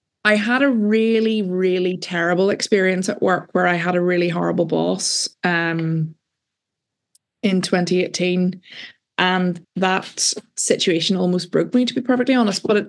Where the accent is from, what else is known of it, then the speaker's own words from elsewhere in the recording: Northern Ireland, United Kingdom; So I'm from Northern Ireland.